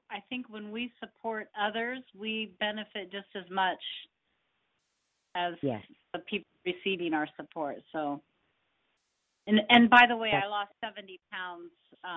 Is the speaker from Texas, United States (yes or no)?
no; Washington, United States; I'm from Washington State.